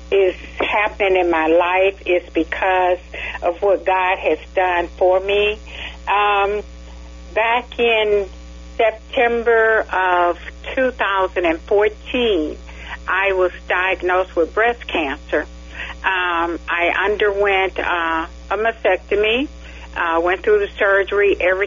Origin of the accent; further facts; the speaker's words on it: St. Louis, Missouri, United States; I'm from St. Louis, Missouri.